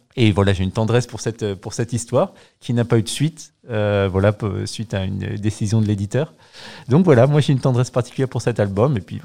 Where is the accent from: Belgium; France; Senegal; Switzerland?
France; Paris, Île-de-France; Quand j'étais petit, j'habitais à Paris. Et donc, je prenais souvent le métro